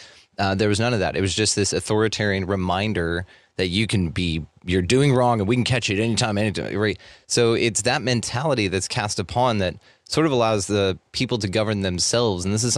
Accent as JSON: {"language": "English", "region": "the South", "country": "United States", "said": "South. We do that. Like, it's weird to us when we go north and they don't."}